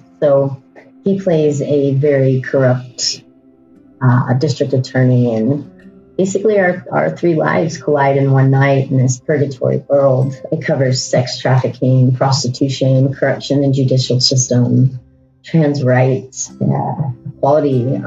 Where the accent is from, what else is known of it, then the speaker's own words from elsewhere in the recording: Texas, United States; But growing up in Texas, there is no way in hell I was going to say anything to my family members about that.